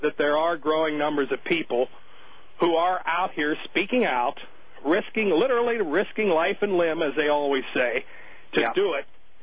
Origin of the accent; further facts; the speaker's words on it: United States; That I find very tragic from my perspective as an American